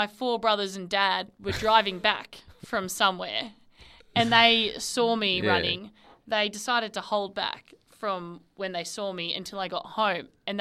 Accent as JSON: {"language": "English", "town": "Melbourne", "region": "Victoria", "country": "Australia", "tie": "born or raised there", "said": "the home that I grew up in Melbourne."}